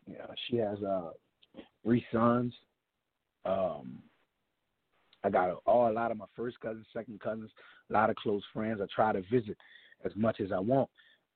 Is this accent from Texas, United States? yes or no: no; New Orleans, Louisiana, United States; Man, really, at 16, really in New Orleans, at 16 years old, you kind of operate as if you're in your early 20s.